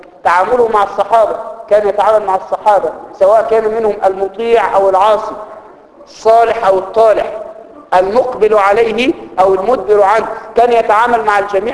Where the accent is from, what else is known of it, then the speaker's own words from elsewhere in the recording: Egypt; كأنه إحنا عندنا في مصر يقولوا العوة يعني والبعبع